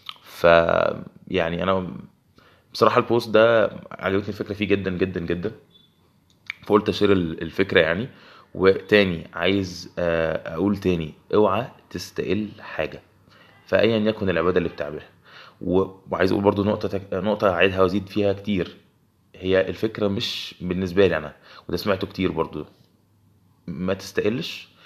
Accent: Egypt; اللي هو احنا اعتقد بنسميهم عندنا في مصر،

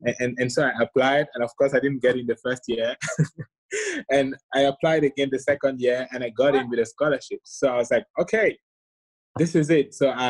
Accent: Cameroon; moved away as an adult; also born or lived in United States / Italy; Yeah, I was born in Cameroon, and I did most of my education there.

